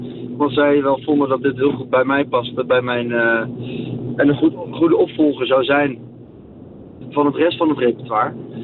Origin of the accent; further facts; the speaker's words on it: Zwolle, Overijssel, Netherlands; Ik ben 26 jaar, kom uit Zwolle.